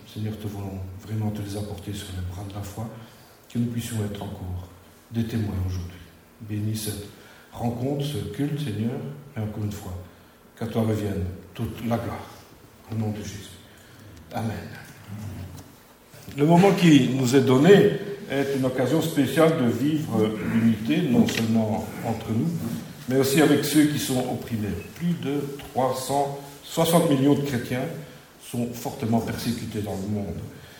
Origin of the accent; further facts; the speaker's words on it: Grand Est, France; accent: Lorraine; Si de temps en temps je rate et que je dis persécutée, c'est mon accent lorrain qui revient